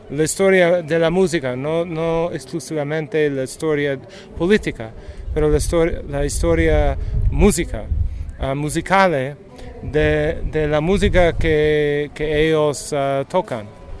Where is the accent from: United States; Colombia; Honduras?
United States; Spanish is a second language; soy un profesor de los Estados Unidos y también un músico.